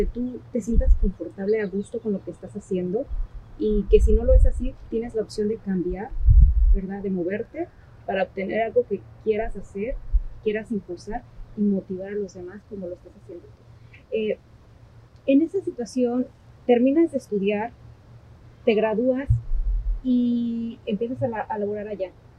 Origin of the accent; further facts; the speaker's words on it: Mexico; Y ahorita pues uno como mexicano lo entiende, ¿verdad?